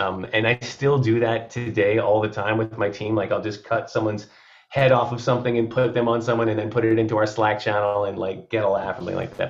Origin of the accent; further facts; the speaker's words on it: New Jersey, United States; moved away as an adult; also born or lived in San Francisco; I ended up in San Francisco. I'm from New Jersey. I drove across the country after college with a buddy of mine.